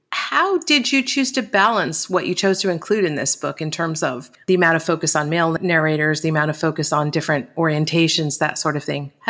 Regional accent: California, United States; which as a Californian, I can't help it. I always notice when there's California in a book.

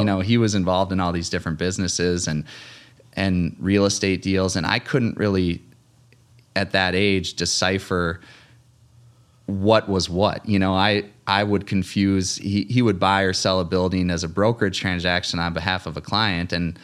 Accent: Rochester, Minnesota, United States; So born and raised in Rochester. And in fact, like I'm really proud of the fact that, both sets of my grandparents were born here.

